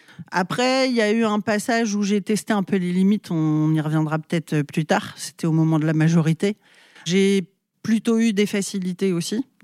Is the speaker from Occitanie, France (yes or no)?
no; Saint-Nazaire, Pays de la Loire, France; born there; je suis née à Saint-Nazaire, donc c'est à 60 km environ de Nantes, au bord de la mer. C'est l'estuaire de la Loire.